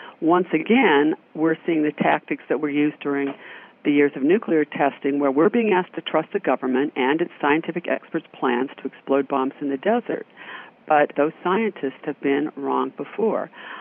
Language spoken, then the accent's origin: English; Salt Lake City, Utah, United States; In the neighborhood I grew up in Salt Lake City, we have counted in a 5-block area at least 45 people who got various cancers or autoimmune diseases